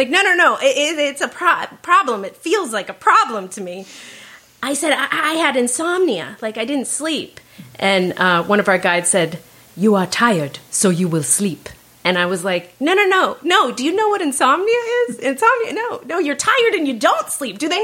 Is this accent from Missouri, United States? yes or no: no; California, United States; I grew up in Orange County. Like, I had jean shorts and a bathing suit.